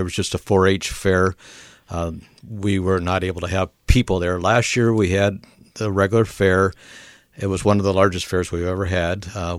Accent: United States; I grew up in Mobile and Lawton area. Was in 4-H as a youngster.

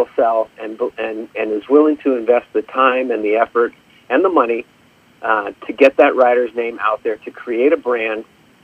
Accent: Seattle, Washington, United States; because I'm a local kid, right? I'm from Seattle. Amazon's from Seattle.

